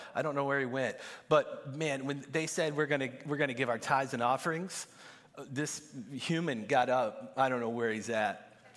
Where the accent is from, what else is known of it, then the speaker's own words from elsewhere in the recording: Arkansas, United States; I don't know California. I'm from Arkansas, so bear with me.